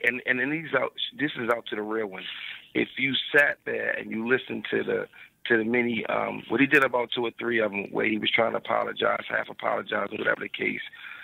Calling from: Baltimore, Maryland, United States; Jay, I'm calling from Baltimore.

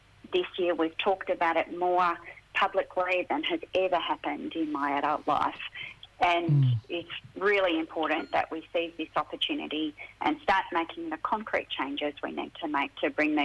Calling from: Sydney, New South Wales, Australia; Gadigal Land. I'm here in Alexandria in Sydney.

